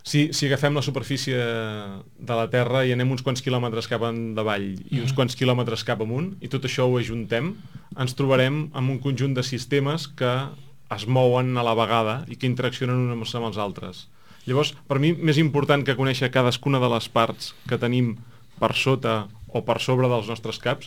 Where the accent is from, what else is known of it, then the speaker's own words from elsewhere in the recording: Castellar del Vallès, Catalonia, Spain; Jo soc de Castellà del Vallès, i el que ens quedava més a prop a casa era Sant Llorenç del Munt.